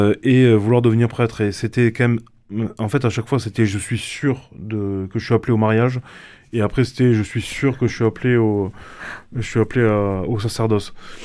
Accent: Toulouse, Occitanie, France; j'étais dans des groupes de prières et de formation dans le Poland de chez moi, à Toulouse.

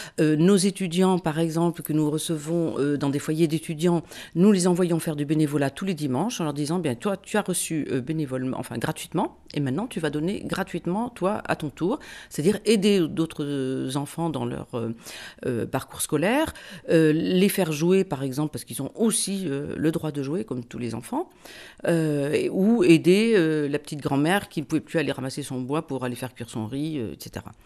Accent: France; Et en tant que Français, nous envoyons aussi une soixantaine de jeunes tous les ans

